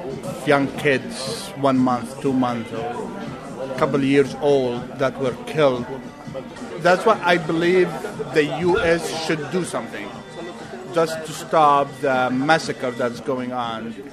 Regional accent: Jordan; moved away; also born or lived in Palestine; I'm originally from Palestine, raised in Jordan, and I moved here just almost 4 years ago.

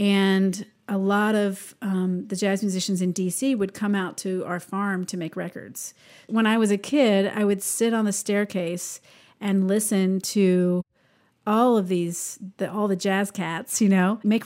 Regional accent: Maryland, United States; also born or lived in Texas; I am of Southern roots. I was born in Texas, but I left Texas when I was six, and we eventually landed in Maryland, just outside of D.C.

